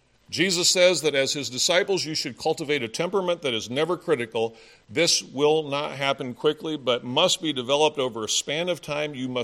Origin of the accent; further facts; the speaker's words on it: United States; You know, I'm an American through and through.